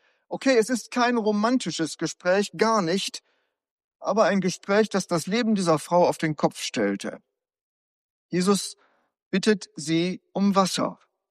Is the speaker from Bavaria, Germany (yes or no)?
no; North Rhine-Westphalia, Germany; Bei uns in Westfalen sagte man auch Brand, also schlimmer Durst.